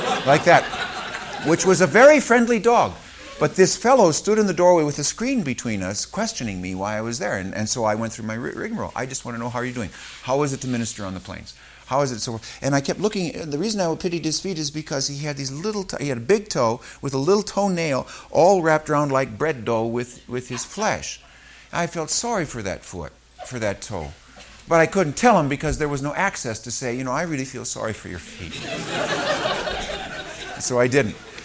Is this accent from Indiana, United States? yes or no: yes; Evansville, Indiana, United States; I'm a pastor from Evansville, Indiana.